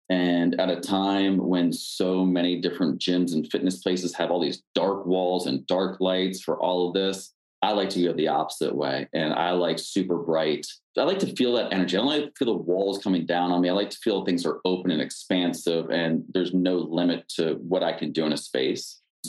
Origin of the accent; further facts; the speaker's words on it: Pennsylvania, United States; I'm originally from Pennsylvania, met a guy who was also from Pennsylvania